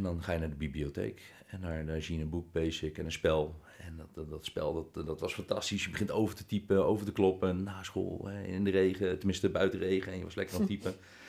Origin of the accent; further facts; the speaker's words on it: Hoogland, Utrecht, Netherlands; Ik ben 43 jaar. Ik kom zelf uit Hoogland. Vader van 2 kids.